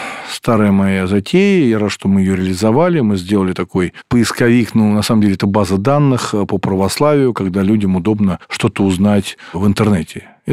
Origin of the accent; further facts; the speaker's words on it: Russia; я человек православный, и мне это все очень интересно, и я как россиянин там, из Советского Союза